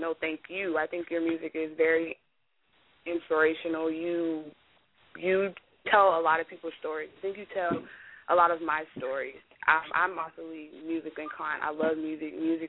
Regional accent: Miami, Florida, United States; I'm from Miami, Florida.

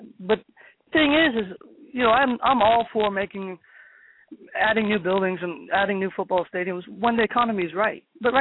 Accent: Ireland; now in Georgia, United States; When I came from Ireland, we were getting away from the entitlement, the me, me, me, the give me, give me, give me, without putting anything back. That's why we came to America. That's why we came to Georgia.

